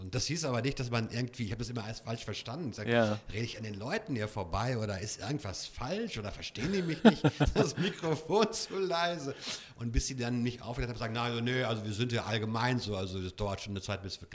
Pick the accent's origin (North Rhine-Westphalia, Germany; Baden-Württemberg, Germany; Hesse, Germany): North Rhine-Westphalia, Germany; Bochum; haben hoffentlich dann auch als Bochumer Gutes bewirkt